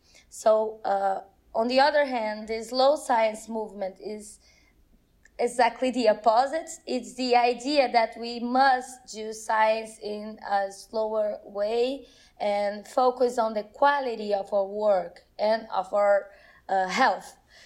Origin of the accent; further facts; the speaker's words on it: Brazil; English is a second language; I'm currently in Brazil. I'm from Brazil, actually.